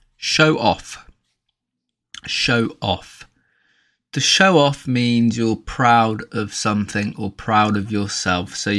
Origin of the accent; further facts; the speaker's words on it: England, United Kingdom; accent: British; getting your ears accustomed to an authentic British accent. No American accent here. 100% English.